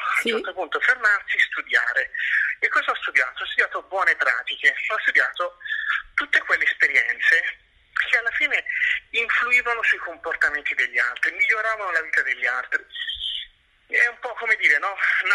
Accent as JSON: {"language": "Italian", "region": "Tuscany", "country": "Italy", "said": "Io poi da toscano."}